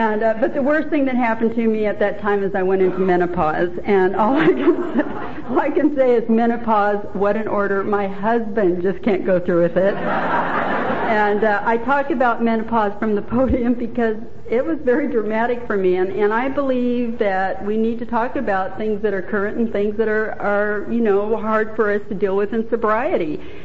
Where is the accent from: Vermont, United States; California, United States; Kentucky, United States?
California, United States; Anyway, I am from California. I was raised in California.